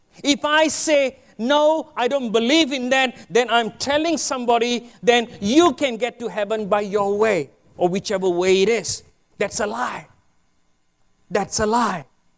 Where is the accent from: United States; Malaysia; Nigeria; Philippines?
Malaysia; moved away; My family and I, we came from Malaysia 20 years ago.